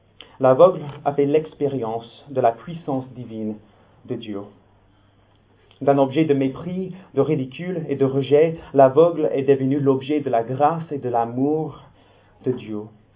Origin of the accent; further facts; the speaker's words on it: Minnesota, United States; French is a second language; Chez moi, au Minnesota, aux États-Unis, il y a une région qui s'appelle